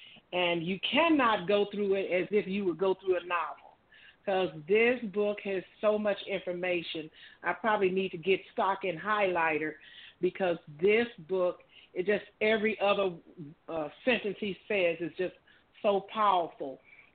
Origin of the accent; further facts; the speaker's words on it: Phoenix, Arizona, United States; I'm from Phoenix.